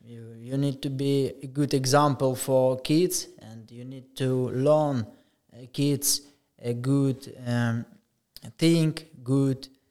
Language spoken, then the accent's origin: English; Ukraine; English is a second language; No, I came from Ukraine.